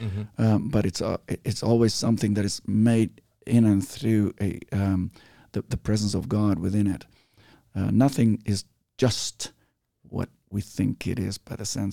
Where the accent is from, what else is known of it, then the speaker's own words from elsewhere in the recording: Netherlands; Yeah, I grew up in a Reformed church in the Netherlands, and I'm an Anglican priest